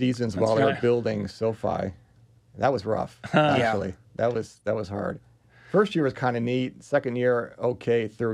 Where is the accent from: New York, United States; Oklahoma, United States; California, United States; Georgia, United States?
New York, United States; Buffalo; It's when I was a young kid growing up in Buffalo, we had an NBA team.